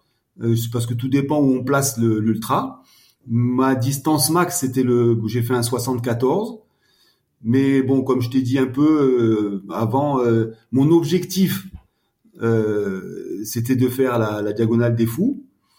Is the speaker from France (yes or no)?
yes; France; also born or lived in Morocco; en tant que Français, on fait des études dans une école française